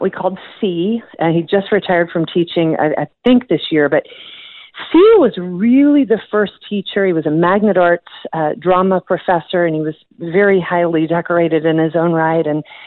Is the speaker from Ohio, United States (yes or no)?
no; Katy, Texas, United States; also born or lived in Houston; You know, from the earliest of ages, I was born in Houston and lived in Katy, Texas.